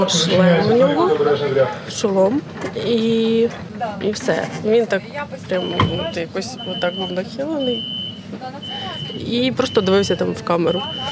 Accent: Kamianets-Podilskyi, Khmelnytskyi Oblast, Ukraine; Він написав, що він з Миколаєва, а я з Кам'янця-Подільського.

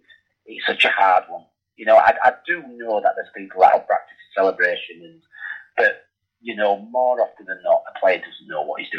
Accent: Bradford, Yorkshire and the Humber, United Kingdom; My hometown club, Bradford, are in there.

